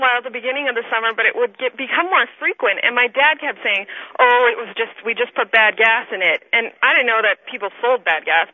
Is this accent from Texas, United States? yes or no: no; Hudson, Wisconsin, United States; I'm from Hudson, Wisconsin.